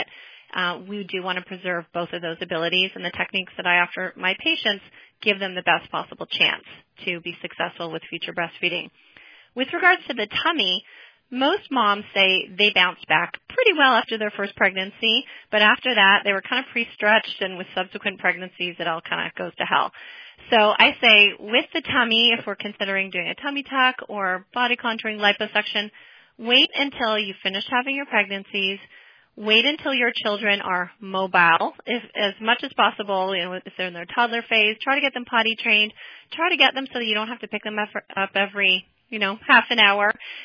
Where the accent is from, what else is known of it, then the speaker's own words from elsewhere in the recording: Toronto, Ontario, Canada; now in San Francisco, United States; And originally, I'm born and raised in Toronto, been in San Francisco for just over 11 years, and here to stay.